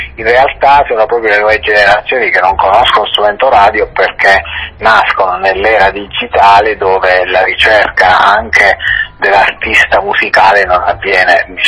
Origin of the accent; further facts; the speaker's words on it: Abruzzo, Italy; sono abruzzese, quindi sicuramente gli arrosticini